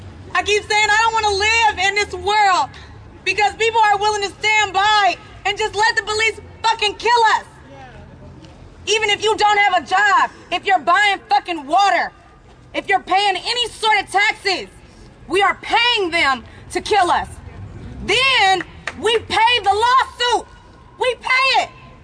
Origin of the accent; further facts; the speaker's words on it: Oakland, California, United States; I'm from East Oakland. It bothers me when the police keep coming and killing the people in my community.